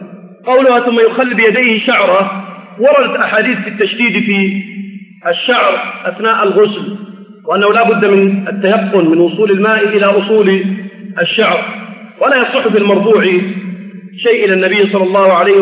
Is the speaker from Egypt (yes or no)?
no; Sudan; عندنا في السودان مثلا تسمى بالمشاط مثلا أو بالمسايل تشد على الرأس